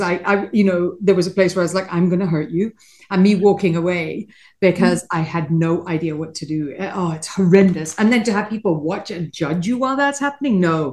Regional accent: United Kingdom; but thank God we're all British, no one said anything.

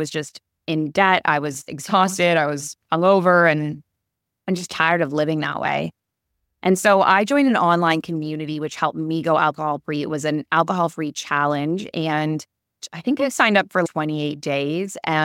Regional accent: Canada; I grew up in Canada, which had a really similar culture, I think, to the drinking culture in the UK

